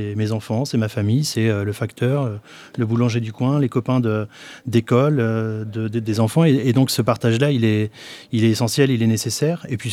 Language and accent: French; Saint-Étienne, Auvergne-Rhône-Alpes, France; Chez moi, à Saint-Étienne, dans les quartiers